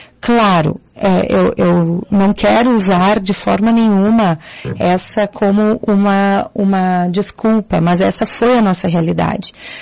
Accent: Caxias do Sul, Rio Grande do Sul, Brazil; Eu entendo, assim, porque eu sou de Caxias, eu também lembro de várias festas, né?

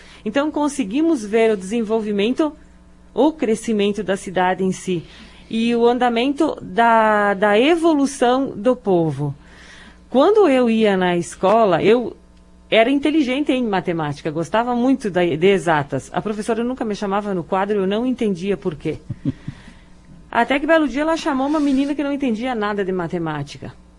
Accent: Marau, Rio Grande do Sul, Brazil; Marau sempre foi a minha cidade, é a minha terra natal, aonde eu constituí família, aonde eu criei meu filho e aonde eu tenho muito orgulho de dizer que eu sou de Marau

